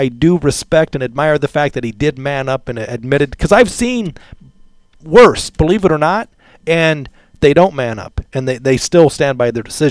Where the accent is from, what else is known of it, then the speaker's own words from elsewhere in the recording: Iowa, United States; Again, being from the Midwest, born and raised in Iowa, no love lost between Nebraska and Iowa